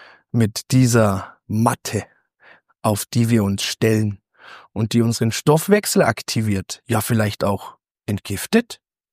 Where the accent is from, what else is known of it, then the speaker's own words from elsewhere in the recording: Bavaria, Germany; bei uns in Bayern